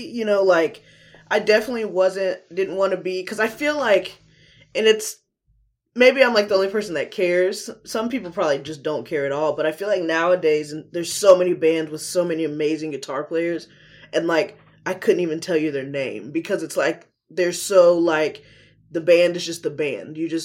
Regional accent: Atlanta, Georgia, United States; I really liked growing up in Atlanta and in Georgia. It was a good city, good state to be raised in, I think.

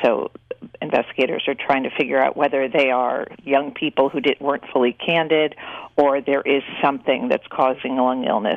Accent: New England, United States; now in Virginia, United States; Certainly in my town in Northern Virginia, I'm from New England, but where I live in Virginia

